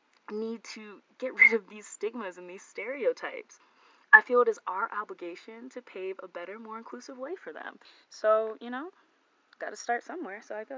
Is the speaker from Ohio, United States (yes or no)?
yes; Ohio, United States; Growing up in Ohio, I went to public school.